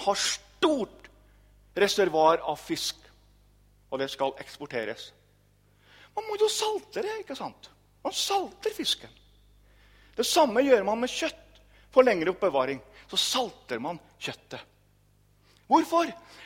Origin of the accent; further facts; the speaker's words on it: Trøndelag, Norway; now in Sørlandet, Norway; Det er ikke så mange år siden jeg kom fra Trøndelag. Det var i 2000.